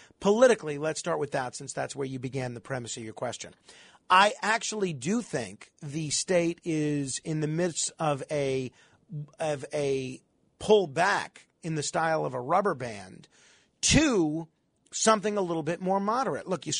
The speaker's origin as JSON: {"language": "English", "region": "New York", "country": "United States", "tie": "born or raised there", "said": "And I chose not to pursue it because I love living in New York. Honestly, this is my hometown."}